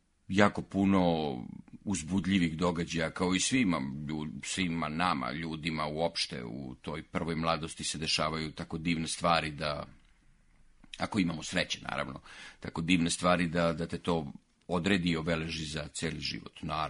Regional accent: Niš, Southern and Eastern Serbia, Serbia; Pa ja sam rođen pored Čaira, znači moglo bi se reći da sam Čairac, jel?

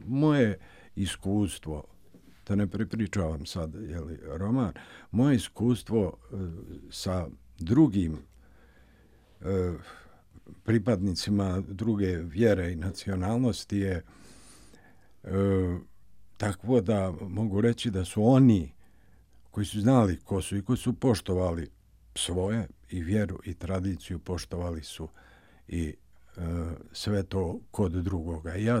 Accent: Kalinovik, Republika Srpska, Bosnia & Herzegovina; now in Novi Sad, Serbia; I to iz Sarajeva u moj zavičaj okolinu Kalinovika i Uloga do odlaska u Vojvodinu, u Bačku, u Vrbas.

